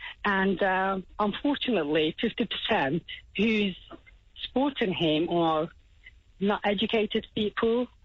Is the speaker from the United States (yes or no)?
no; Hatay, Turkey; moved away as an adult; also born or lived in Istanbul; now in United Kingdom; Well, I'm from originally from Hatay, where all the Syrians are living there now. And I lived in Istanbul for many years. I studied there. But I've been living in the UK about 15 years.